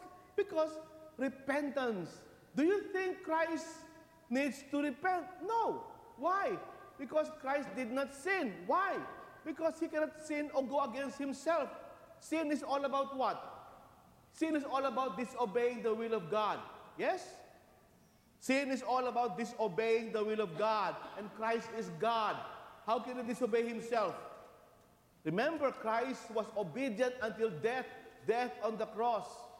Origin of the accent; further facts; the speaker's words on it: Philippines; English is a second language; now in United States; since I'm from the Philippines, should I love the Filipinos more than others?